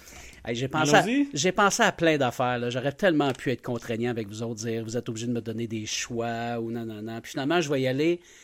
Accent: Quebec, Canada; Je suis Québécois!

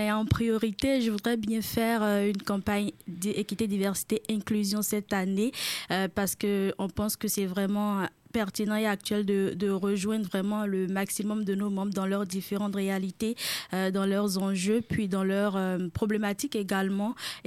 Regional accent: Benin; now in Quebec City, Canada; je suis béninoise, je suis étudiante au doctorat en communication publique ici même à l'Université Laval.

